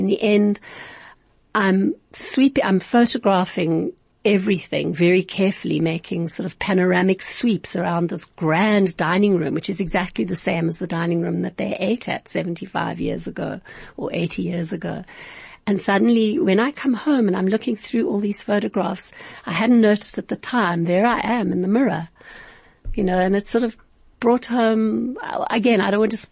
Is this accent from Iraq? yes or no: no; Cape Town, Western Cape, South Africa; also born or lived in United States; So I grew up in Cape Town, and my family emigrated when I graduated high school.